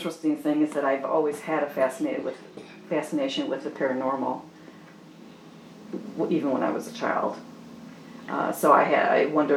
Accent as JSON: {"language": "English", "town": "Detroit", "region": "Michigan", "country": "United States", "said": "I'm 56. I'm originally from Michigan, and I was born in Detroit, Michigan."}